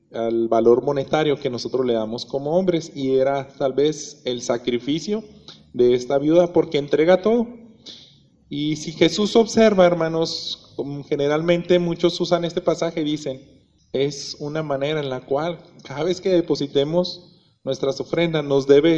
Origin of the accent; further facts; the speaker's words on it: Mexico; son las monedas más chiquitas que tenemos aquí como mexicanos